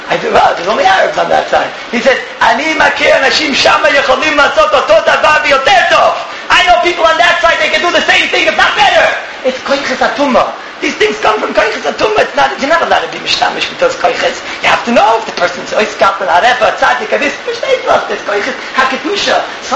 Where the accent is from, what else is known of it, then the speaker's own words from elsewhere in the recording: United States; I know I'm American, I could get in trouble right now